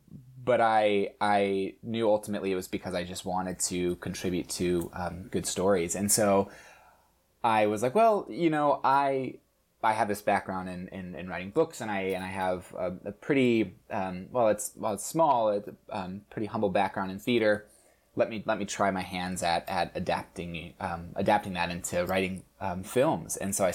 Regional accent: Arizona, United States; But I grew up in Arizona, and I didn't know that pursuing film was a legitimate, like, what could be a legitimate thing.

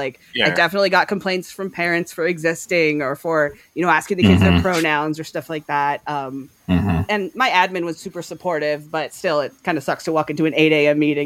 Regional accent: East Coast, United States; now in Boston, United States; I'm from East Coast. You know, I live in Boston. I lived in Florida, New York.

